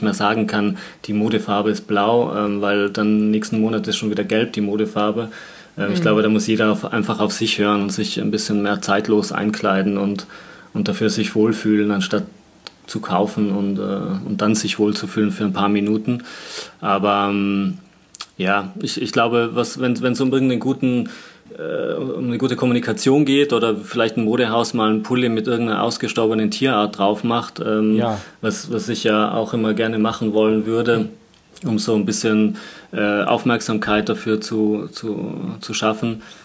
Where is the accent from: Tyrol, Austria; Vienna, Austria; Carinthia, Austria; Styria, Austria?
Tyrol, Austria; Ich erinnere mich noch in Tirol, wo ich aufgewachsen bin, hatte jemand früher einen Pfau im Garten.